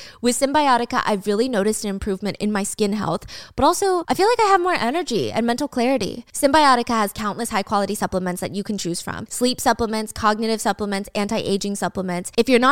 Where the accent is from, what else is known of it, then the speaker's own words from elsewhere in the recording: Georgia, United States; And it happens in my home state of Georgia.